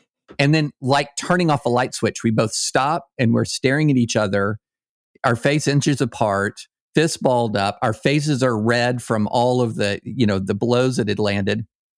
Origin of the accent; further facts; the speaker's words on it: Kentucky, United States; I grew up in Kentucky and guys got in fights, especially when you were in elementary school.